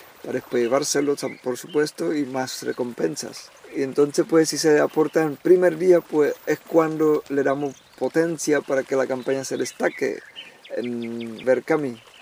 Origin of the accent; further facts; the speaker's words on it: Czechia; Spanish is a second language; como yo no soy español, pues claro, ya se habéis dado cuenta, seguramente, pues yo soy de República Checa, pero claro, lo intento con el andaluz, con el español